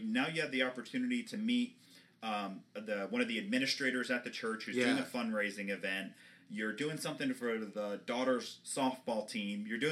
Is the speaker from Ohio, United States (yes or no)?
no; New Jersey, United States; I'm from Jersey. I'm allowed to say that.